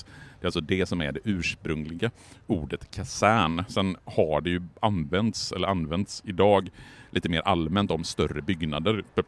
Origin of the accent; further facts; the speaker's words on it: Borås, Västra Götaland County, Sweden; Jag är från Borås egentligen så att jag vet inte riktigt.